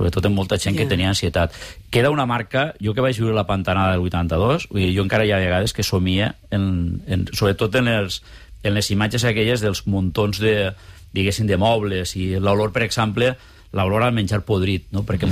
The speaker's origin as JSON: {"language": "Catalan", "town": "Algemesí", "region": "Valencian Community", "country": "Spain", "said": "en el meu poble, en el Gemessí, moltes cases"}